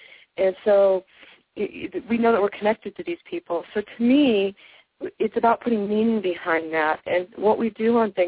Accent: Naperville, Illinois, United States; now in Albuquerque, United States; as you know, I left Naperville in March, and I love Naperville. It's my hometown, but I'm so glad to be back in Albuquerque.

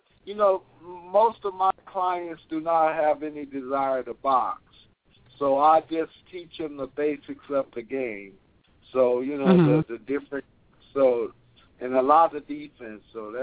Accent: Indianapolis, Indiana, United States; I won in my hometown of Indianapolis, Indiana.

